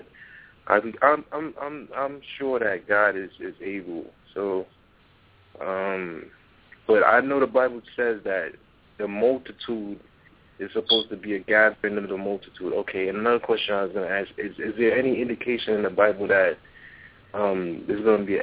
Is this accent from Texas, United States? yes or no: no; Bronx, New York, United States; Blessings and thanks. … from the Bronx.